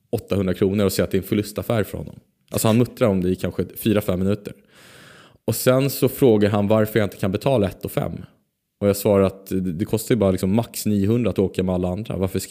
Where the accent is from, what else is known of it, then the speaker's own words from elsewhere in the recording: Stockholm, Stockholm County, Sweden; Jag är från Stockholm. Jag vill ha ett fast pris.